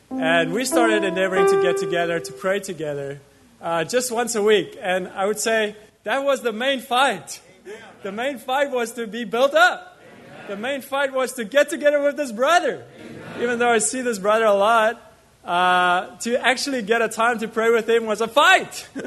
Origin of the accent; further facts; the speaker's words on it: South Africa; moved away; a year ago, I came from South Africa and started serving the Lord here full time.